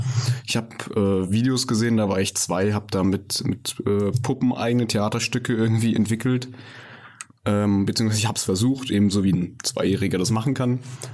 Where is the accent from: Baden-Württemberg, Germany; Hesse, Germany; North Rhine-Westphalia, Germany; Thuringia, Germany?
Hesse, Germany; Fulda; Ich bin gebürtiger Fulderer. Ich bin im Herz-Jesu-Krankenhaus geboren und seitdem war ich auch nie weg.